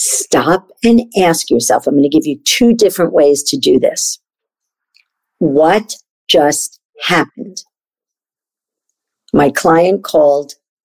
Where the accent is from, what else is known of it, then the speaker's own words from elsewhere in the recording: New York, United States; I always say I don't blow smoke up people's ass. I'm from New York.